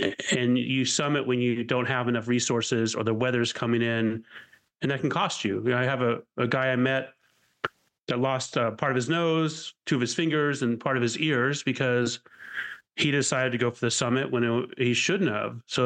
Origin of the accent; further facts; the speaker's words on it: California, United States; I grew up in California, and we would take these pieces of cardboard and try to stand on the cardboard and slide down the mountain